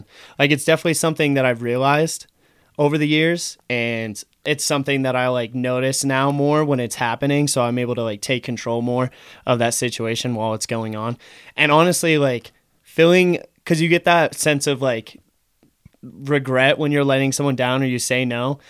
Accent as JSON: {"language": "English", "town": "Salida", "country": "United States", "tie": "born or raised there", "said": "Yeah, born and raised in Salida. And yeah, that's why I like that small town thing."}